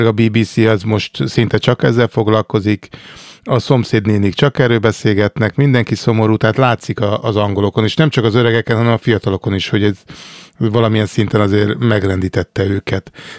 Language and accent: Hungarian; Hungary; Nem, mármint mi, mint magyarok.